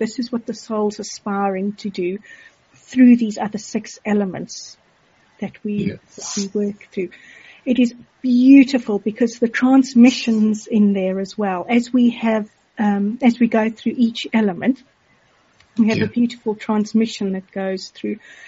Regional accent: South Africa; growing up in South Africa, some days do feel like a desert.

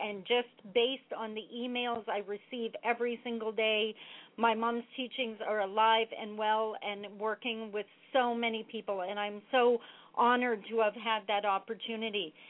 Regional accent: Ontario, Canada; I am from Northern Ontario, so I can relate to the challenges up here.

